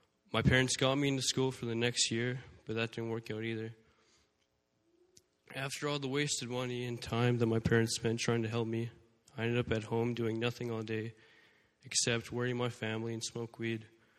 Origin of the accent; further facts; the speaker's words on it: Saskatoon, Saskatchewan, Canada; born there; from Rock Solid, and I'm going to be sharing a little bit of my story. I was born in Saskatoon in 2002, and I grew up with a loving family